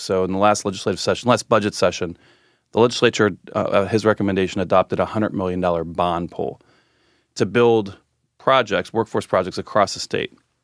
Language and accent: English; Kentucky, United States; I've loved growing up in Northern Kentucky and Cincinnati because I always got the best of both worlds.